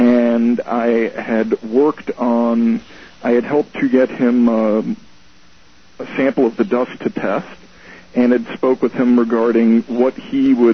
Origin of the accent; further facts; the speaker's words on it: New York, United States; Well, I'm originally from New York. My family still lives there.